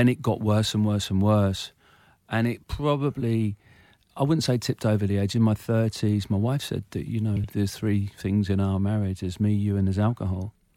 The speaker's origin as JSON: {"language": "English", "region": "Munster", "country": "Ireland", "said": "Yeah, I mean, I'm Irish, so it's really strange. So I used to go back home to Ireland every summer. Mm. We had a farm in Ireland in County Clare. 100% my blood is Irish."}